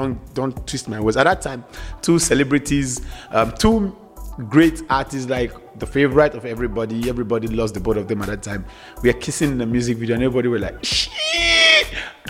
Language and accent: English; Nigeria; I am from Nigeria.